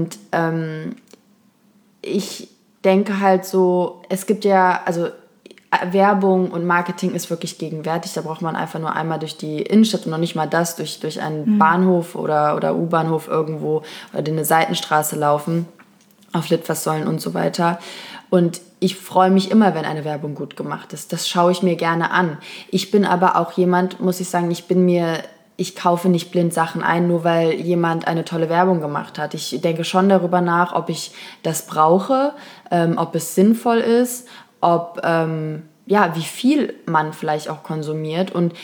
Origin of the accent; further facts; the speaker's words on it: Kassel, Hesse, Germany; Also ich bin eigentlich aus Kassel und irgendwie habe ich das Gefühl, auch in so mittelgroßen Städten